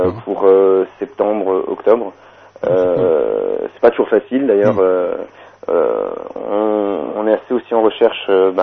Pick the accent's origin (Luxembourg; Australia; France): Luxembourg; Non, en fait je suis luxembourgeois.